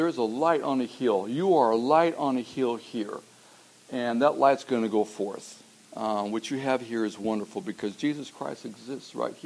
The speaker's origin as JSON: {"language": "English", "region": "Colorado", "country": "United States", "tie": "born or raised there", "also_born_or_lived": "South Carolina", "said": "I grew up in Colorado, so I didn't know anything about the East Coast."}